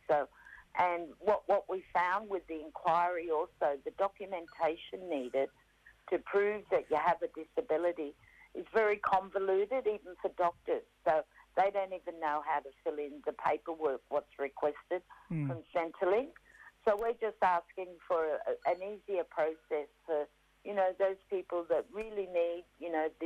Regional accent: New South Wales, Australia; as you said. I come from … up on the north coast of New South Wales, so that's Gambangia country.

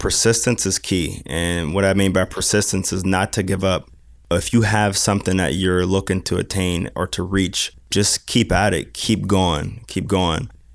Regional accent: Garfield, United States; My connection to Garfield is I was born and raised in Garfield. I grew up on Mossville Street.

